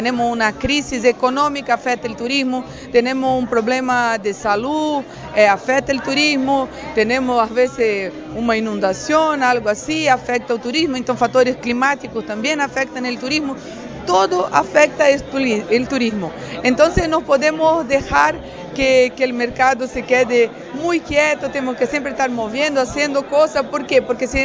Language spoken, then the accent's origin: Spanish; Balneario Camboriú, Santa Catarina, Brazil; yo por ejemplo vengo de Balneario Camboriú